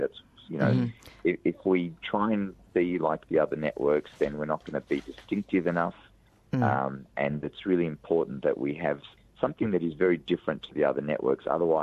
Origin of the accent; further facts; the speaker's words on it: Australia; yes, I'm Australian first, but I don't think I would be who I was without the Egyptian culture and the Egyptian values that my parents instilled in me.